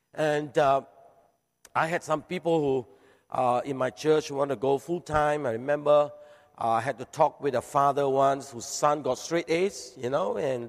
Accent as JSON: {"language": "English", "region": "Kuala Lumpur", "country": "Malaysia", "said": "So, but we are both from Kuala Lumpur, actually. We're both Malaysian."}